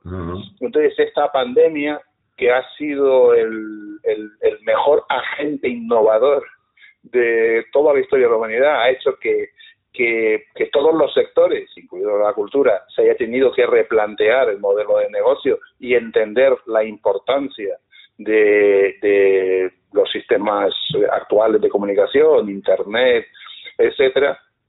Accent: Canary Islands, Spain; also born or lived in England / Valencia; Se inició primero estando aquí en Canarias, porque yo nací en Inglaterra, pero a los 22 días de nacer ya salí de allí, porque mis padres ya, fue voluntariamente para abrir una sucursal bancaria en Londres, uh-huh, y después de 10 años pues ya se volvieron

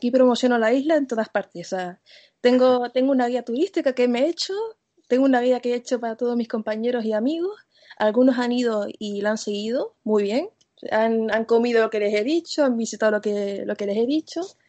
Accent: Canary Islands, Spain; yo diría que me adapto mucho al medio y no echo tanto de menos Canarias como, digamos, un canario. No un canario normal, pero yo creo que los canarios somos más, sí, me echamos mucho de menos la tierra, más arraigados.

